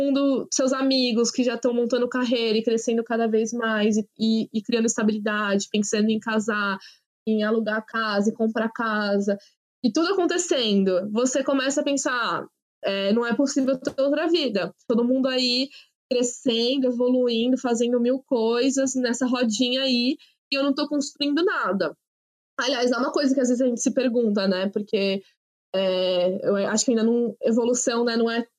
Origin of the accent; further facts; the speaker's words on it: Ubatuba, São Paulo, Brazil; como eu cresci em Ubatuba, eu sabia o que era viver numa praia, mas Ubatuba era uma praia isolada